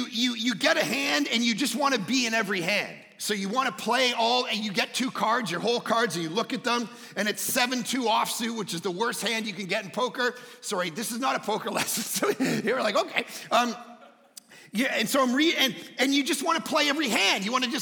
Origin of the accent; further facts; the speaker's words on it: Toronto, Ontario, Canada; two Village Churches in Toronto as well, my hometown.